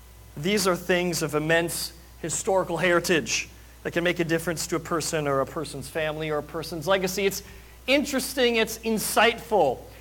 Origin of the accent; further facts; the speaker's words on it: Minnesota, United States; I grew up in Minnesota, and maybe that doesn't describe necessarily my own family genealogical background.